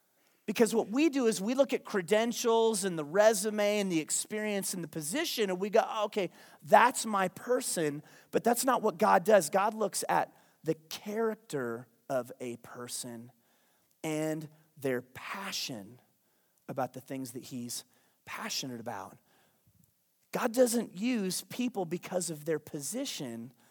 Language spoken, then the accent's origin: English; Payson, Arizona, United States; That's the white kid with another white kid at church camp driving in from growing up in Payson, Arizona, by the way, not Compton, California or Houston, Texas